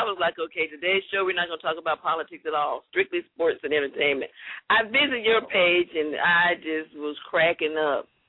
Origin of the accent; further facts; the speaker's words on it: Jackson, Mississippi, United States; You know, even though you and I grew up here in Jackson, Mississippi, we grew up multicultural, you know?